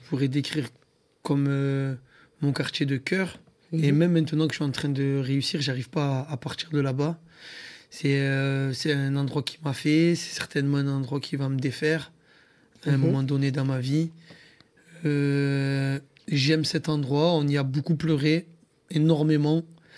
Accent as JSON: {"language": "French", "town": "Marseille", "region": "Provence-Alpes-Côte d'Azur", "country": "France", "tie": "born or raised there", "said": "Ben mon enfance à Fontvert, très grande famille, six frères, six sœurs, ouais."}